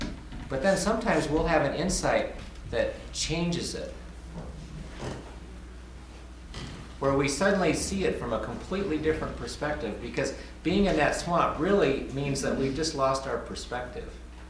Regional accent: Minnesota, United States; I grew up in Minnesota, and I've spent roughly 10 years each working as a wilderness guide in various parts of the country

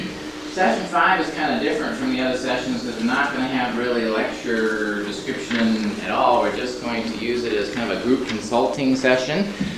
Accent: Chicago, Illinois, United States; born and raised in Chicago, and cut my teeth and developed my skills and got pushed and beat around in the streets of Chicago

